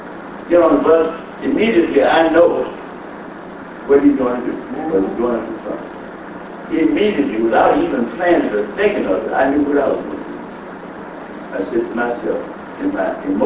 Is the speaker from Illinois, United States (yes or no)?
no; Birmingham, Alabama, United States; born there; I was born in Birmingham, Alabama. And legend has it, when I was 8 months old, I looked around in Birmingham